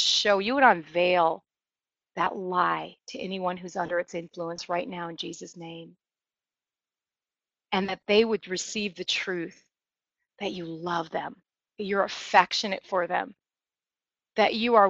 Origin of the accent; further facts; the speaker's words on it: Wisconsin, United States; I'm from Wisconsin. You'd think I'm from the Midwest.